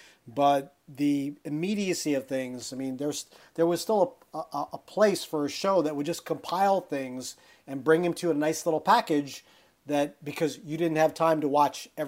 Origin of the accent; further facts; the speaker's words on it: Pennsylvania, United States; as a kid growing up in Pennsylvania